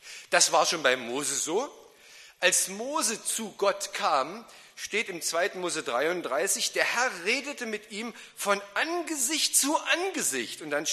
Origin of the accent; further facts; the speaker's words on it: Halberstadt, Saxony-Anhalt, Germany; born there; Ich bin in Halberstadt im Harz geboren oder am Harz. Wunderschöne alte Stadt mit einem Dom und wunderbaren Domschätzen, die zu besichtigen sind.